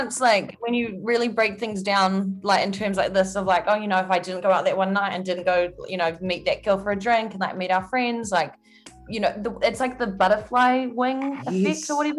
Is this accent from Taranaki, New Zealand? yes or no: yes; New Plymouth, Taranaki, New Zealand; moved away as an adult; So I just remember I moved to Wellington from New Plymouth at 18 to study at Victoria University.